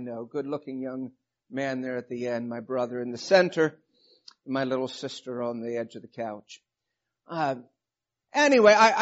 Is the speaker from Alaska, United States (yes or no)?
yes; Alaska, United States; moved away as an adult; And I love the experiences I had at growing up in a foreign country or growing up in Alaska, which some people think is a foreign country, and getting those kind of things to bookend my childhood. We left Alaska after my freshman year of college.